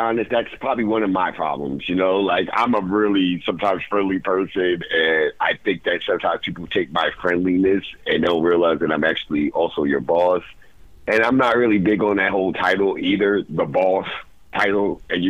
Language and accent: English; New York City, New York, United States; Being a New Yorker and always seeing the big lights and big city, you know, you got to big or go home, you know.